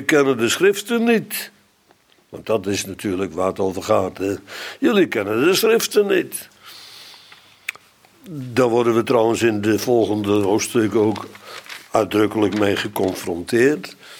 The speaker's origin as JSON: {"language": "Dutch", "town": "Bodegraven", "region": "South Holland", "country": "Netherlands", "tie": "born or raised there", "said": "Er stonden trouwens ook in Bodegraven, een beroemde, waar ik opgegroeid ben."}